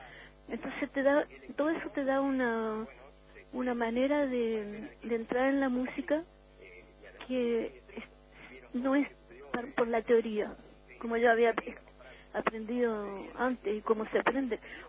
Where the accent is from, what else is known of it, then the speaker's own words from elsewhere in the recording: Montevideo, Uruguay; also born or lived in Santiago, Chile / Viña del Mar, Chile; Sí, en realidad ya había empezado en Santiago. Después viví en Viña. Bueno, cuando era chica aprendí piano en Montevideo con una súper buena profesora